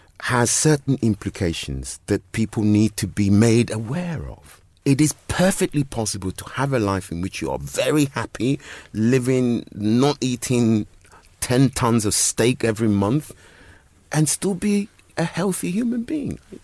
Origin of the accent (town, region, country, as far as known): London, United Kingdom; born or raised there